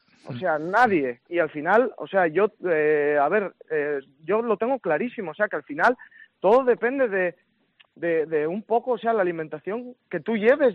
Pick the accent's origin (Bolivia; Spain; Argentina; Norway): Spain; Borracán, Asturias; soy de Borracán, de un pueblo de Cangas de Narcea